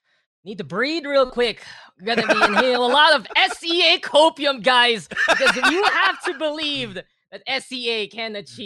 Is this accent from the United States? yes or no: no; Philippines; English is a second language; My heart, honestly, guys, as a Filipino, it goes for Bren Esports